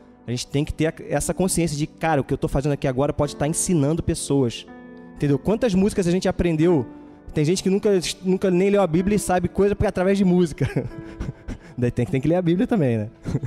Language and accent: Portuguese; Rio de Janeiro, Brazil; accent: carioca; às vezes a gente é carioca, né? O R às vezes embola